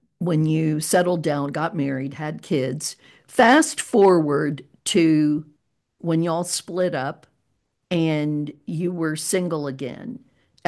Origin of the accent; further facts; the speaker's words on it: the South, United States; I was brought up in the South, and you were brought up in the Midwest, in many ways, very different, the enculturation.